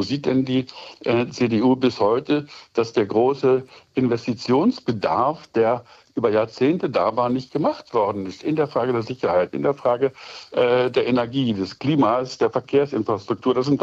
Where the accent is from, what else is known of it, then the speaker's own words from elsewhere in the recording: East Germany, Germany; wir sind auf rechten Ganges als Ostdeutsche in die deutsche Einheit gegangen